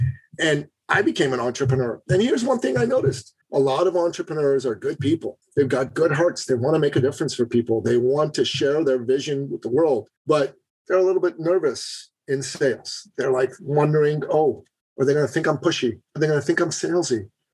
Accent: Iran; If you look at my home country of Iran in the last few weeks

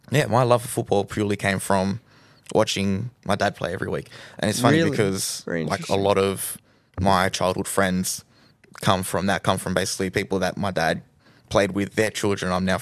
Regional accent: Sydney, New South Wales, Australia; I'm from Western Sydney.

